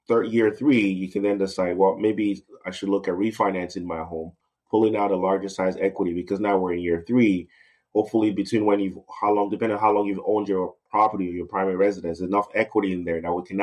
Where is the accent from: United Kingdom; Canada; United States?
Canada; as a Canadian